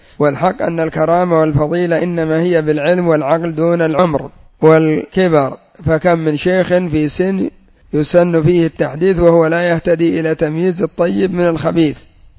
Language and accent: Arabic; Yemen; بالذات عندنا في اليمن يموت قبل أن يجد البروفيسور هذا.